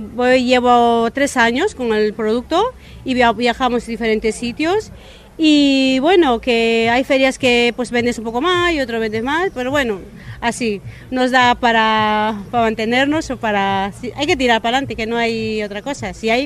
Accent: Peru; Yo soy peruana

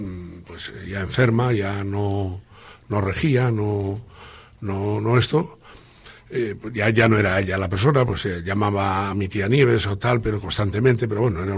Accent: Guriezo, Cantabria, Spain; born there; Bueno, yo nací en Guriezo un 18 de abril del año 1951.

